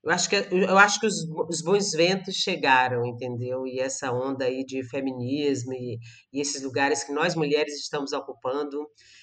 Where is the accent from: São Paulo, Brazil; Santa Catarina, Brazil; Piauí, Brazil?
Piauí, Brazil; Eu sou do Piauí.